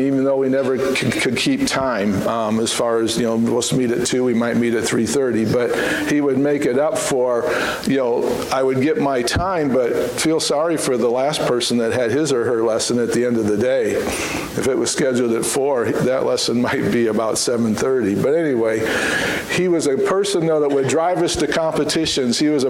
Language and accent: English; Iowa, United States; At the University of Iowa, you have to forgive me for going there, but I'm from Iowa originally, and we're Hawkeyes.